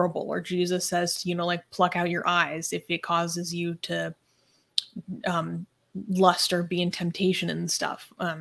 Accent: Seattle, Washington, United States; I'm from Seattle. So like grungy style is just kind of how we dress.

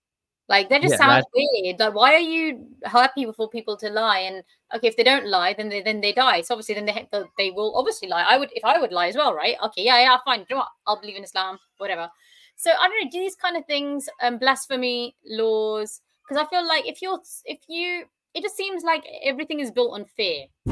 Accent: United Kingdom; parents were born in Pakistan, unfortunately, I have to say Pakistani background, but I see myself as British. I only have nationality of Britain.

